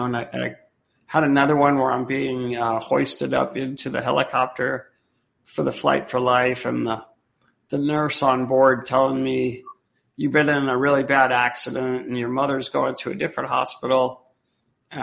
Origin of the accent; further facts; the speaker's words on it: Colorado, United States; So I'm from Colorado, and they flew me back on a medical jet.